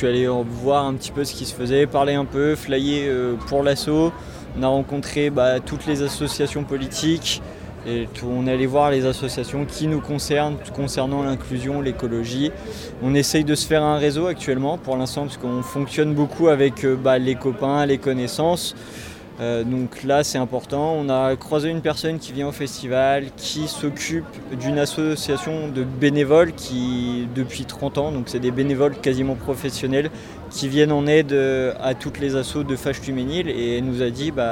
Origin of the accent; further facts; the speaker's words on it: Oisem, France; il faut savoir qu'on est originaire de Oisem